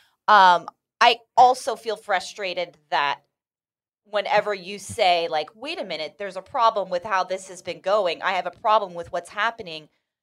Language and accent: English; California, United States; Fun little perk of being a Californian.